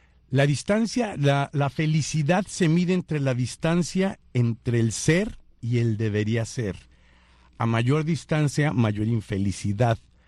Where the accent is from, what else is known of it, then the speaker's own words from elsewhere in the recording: San Luis Potosí, Mexico; born there; Yo nací en San Luis Potosí, México, en 1966.